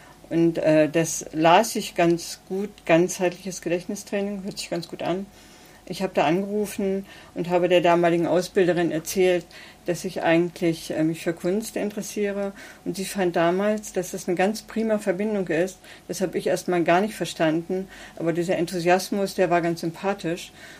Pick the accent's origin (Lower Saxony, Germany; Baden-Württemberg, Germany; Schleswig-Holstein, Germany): Lower Saxony, Germany; Helmstedt; now in Bremen, Germany; Ich komme eigentlich aus Helmstedt, das was heute so in der Mitte der Republik liegt. Mhm. Und bin dann über mehrere andere Städte nach Bremen gekommen.